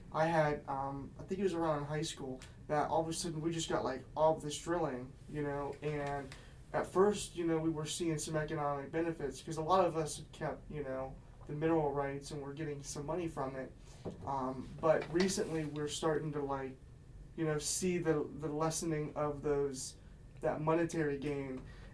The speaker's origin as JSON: {"language": "English", "region": "Ohio", "country": "United States", "said": "Yeah, I can totally relate because I come from Ohio"}